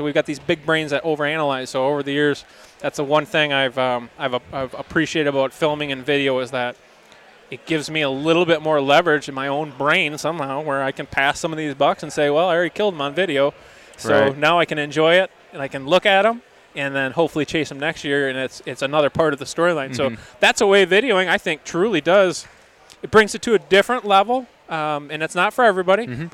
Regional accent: Michigan, United States; didn't grow up in Michigan, I wouldn't be the hunter I am today.

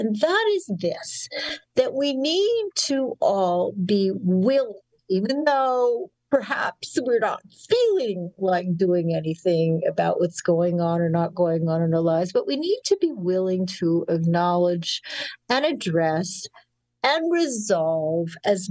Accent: Winnipeg, Manitoba, Canada; now in New York City, United States; it's an honor for me to be able to have an advice column in my hometown paper

